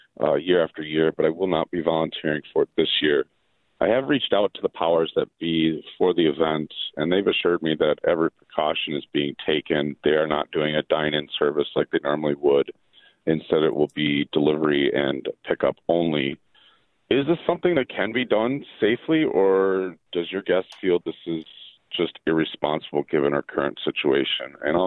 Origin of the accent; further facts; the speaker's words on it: La Crosse, Wisconsin, United States; I am from La Crosse